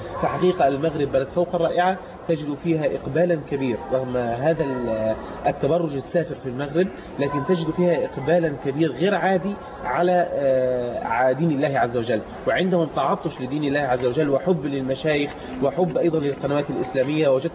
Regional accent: Egypt; بلهجتنا احنا في مصر

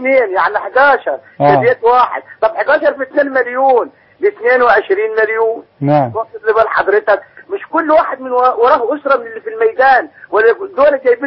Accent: Asyut, Asyut Governorate, Egypt; ان انا اساسا من اسيوط

